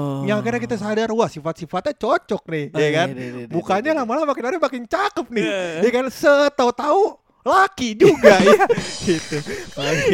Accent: Padang, West Sumatra, Indonesia; Gue kan orang Padang. Gue kan orang Padang.

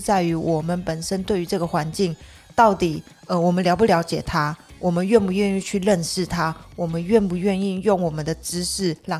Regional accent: Taiwan; 对欧洲人而言来到台湾都觉得我们台湾人的车子蛮有趣的

